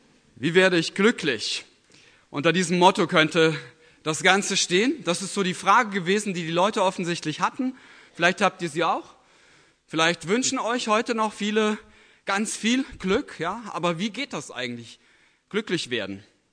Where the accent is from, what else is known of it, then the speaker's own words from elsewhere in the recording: Germany; born there; Ich frage mich manchmal, ja, warum bin ich in Deutschland geboren?